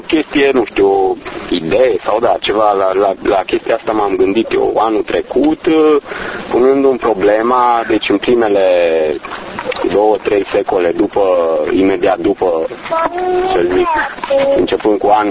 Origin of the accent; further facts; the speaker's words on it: Baia Mare, Maramureș County, Romania; now in Bucharest, Romania; sunt din Baia Mare, de origine, deci din satul lung mai precis. Am ajuns prin București într-un mod mai mult sau mai puțin accidental